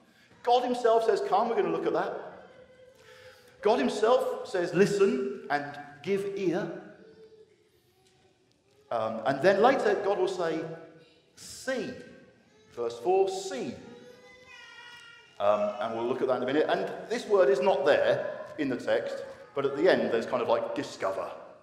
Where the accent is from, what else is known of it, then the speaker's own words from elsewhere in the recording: United Kingdom; sometimes maybe as a Brit we can be a bit like this.